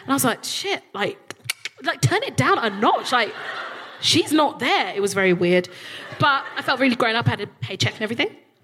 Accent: Peckham, London, United Kingdom; I'm a Southeast Londoner, I'm from Peckham, so I'm used to that.

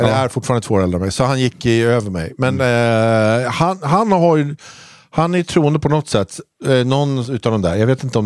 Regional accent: Kalmar County, Sweden; accent: Kalmar; Ja, men jag pratar mycket Kalmar.

